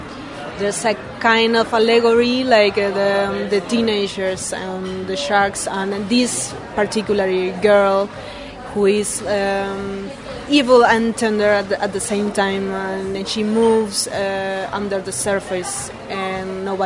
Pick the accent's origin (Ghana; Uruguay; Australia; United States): Uruguay; English is a second language; now in Czech Republic; we are now in Czech Republic and we are from Uruguay, and the people from the other half of the world watching it, so it's magic.